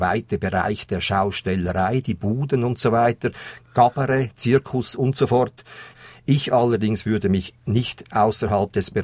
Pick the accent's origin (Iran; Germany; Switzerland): Switzerland; Aargau; ich habe natürlich als Aargauer sofort geschaut